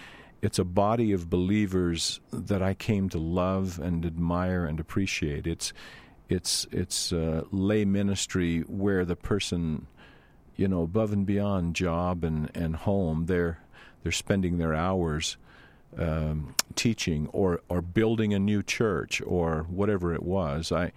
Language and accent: English; Louisiana, United States; I grew up not in Mormon territory. I grew up in Louisiana.